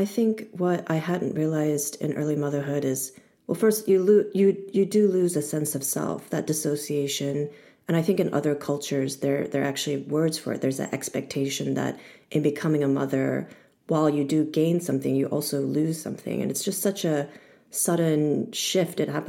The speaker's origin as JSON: {"language": "English", "country": "United States", "said": "because I, as an American, I don't know if it's like a cultural thing"}